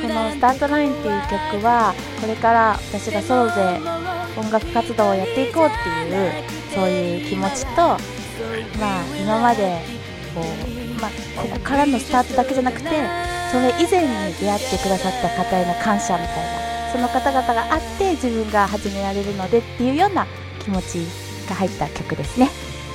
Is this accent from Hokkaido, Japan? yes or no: no; Fukuoka, Japan; also born or lived in Kanto; 福岡、あ、でも福岡って言っても私山と海がある田舎の方なんですけど